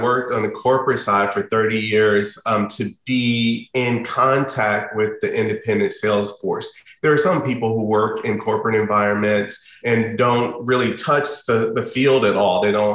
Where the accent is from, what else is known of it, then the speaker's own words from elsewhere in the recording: Somerset, New Jersey, United States; also born or lived in Elizabeth; And I was born and raised in New Jersey, born in Elizabeth, New Jersey, grew up in Somerset, New Jersey.